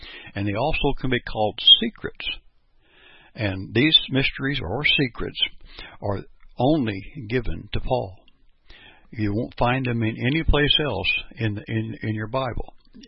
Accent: Perry, Kansas, United States; I'm from Perry, Kansas

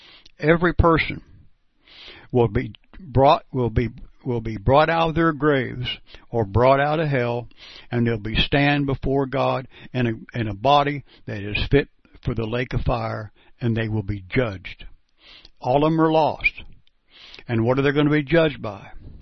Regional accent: Perry, Kansas, United States; I'm from Perry, Kansas

